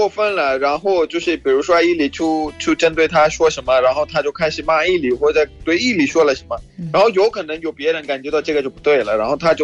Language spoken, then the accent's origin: Chinese; Pakistan; Chinese is a second language